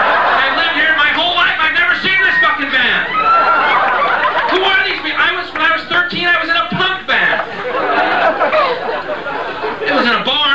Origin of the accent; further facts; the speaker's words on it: Texas, United States; Because everyone, first of all, I'm from Texas, so everyone in Australia, first of all, thinks you're a goofball, right?